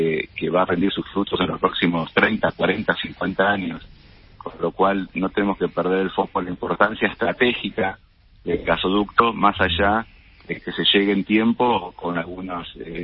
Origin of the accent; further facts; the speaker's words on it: Argentina; Los accionistas mayoritarios somos argentinos